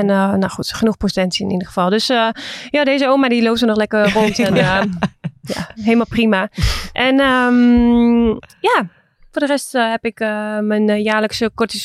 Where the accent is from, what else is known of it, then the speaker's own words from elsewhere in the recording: Assen, Drenthe, Netherlands; born there; Ik ben ook geboren in Assen.